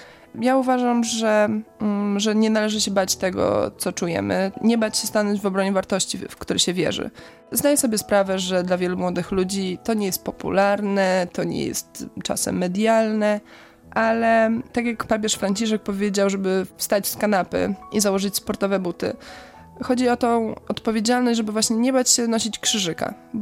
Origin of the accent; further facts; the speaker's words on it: Bydgoszcz, Kuyavian-Pomeranian Voivodeship, Poland; Urodziłam się w Bydgoszczy, chodziłam do wszystkich szkół po kolei w Bydgoszczy, także jestem dumną bydgoszczanką z parafii Matki Boskiej Królowej Męczenników w Fordonie